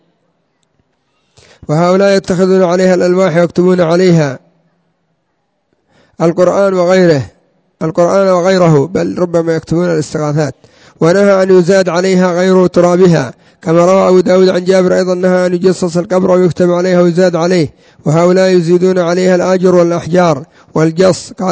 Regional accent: Yemen; وعندنا في اليمن قبور كثيرة لها الآن مناسك مثل قبر هود

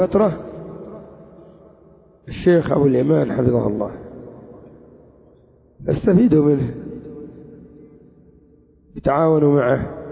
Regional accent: Yemen; الآن عندنا في اليمن الدول الكافرة تعرض اليمن على من يخلصهم من السلفيين

